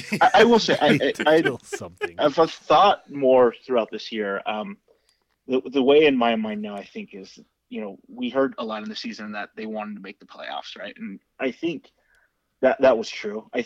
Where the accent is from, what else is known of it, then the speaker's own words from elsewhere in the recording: Utah, United States; also born or lived in Philippines; so I grew up in Utah. I was born in the Philippines, but my parents moved here when I was super young.